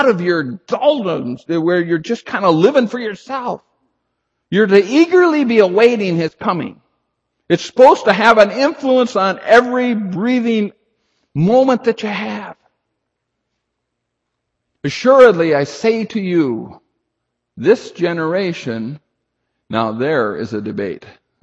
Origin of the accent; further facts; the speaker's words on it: North Dakota, United States; Probably because I grew up in North Dakota and not on the ocean.